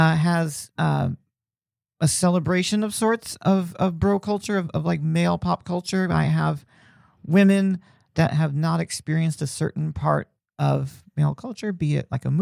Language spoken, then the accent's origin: English; Indiana, United States; Like I grew up in Indiana where like, you know, college basketball was huge, but I'd never been to an NBA game.